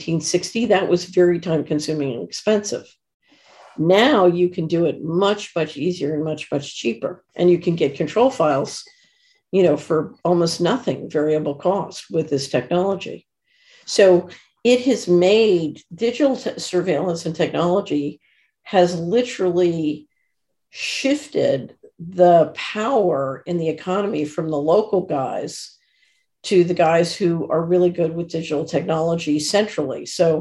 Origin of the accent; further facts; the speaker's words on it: Philadelphia, Pennsylvania, United States; go back to when I was a child growing up in West Philadelphia.